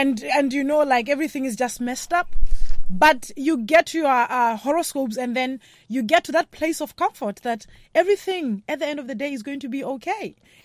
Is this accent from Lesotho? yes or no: yes; Lesotho; I'm from Lesotho